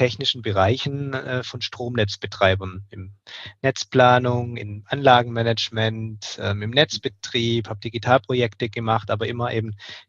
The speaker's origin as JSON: {"language": "German", "region": "Baden-Württemberg", "country": "Germany", "said": "Naja, wo ich herkomme, hast du ja gerade schon angedeutet, aus dem Ländle."}